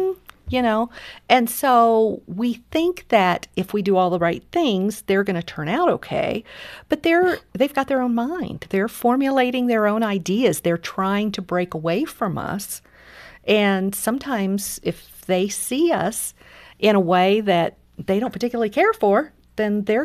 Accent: Cincinnati, Ohio, United States; We're from Cincinnati.

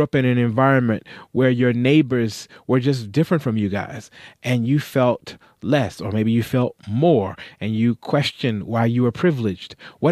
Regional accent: North Carolina, United States; all the factories where I grew up in North Carolina had moved overseas.

